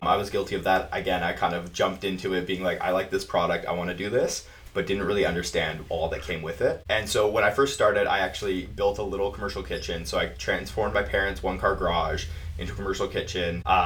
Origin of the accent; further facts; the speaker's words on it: Prince George, British Columbia, Canada; And growing up in Prince George, I got bored pretty easy.